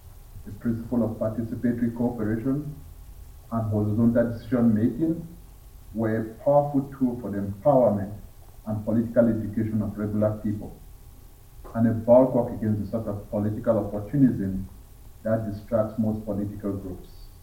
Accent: Southwest Region, Cameroon; my home country of Ambazonia, also known as the former UN Trust Territory of Southern Cameroon, or as some people prefer to describe it, English-speaking Cameroon

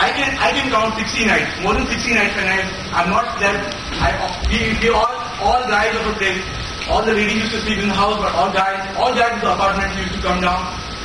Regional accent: Ahmedabad, Gujarat, India; English is a second language; I'm from Ahmedabad, Gujarat.

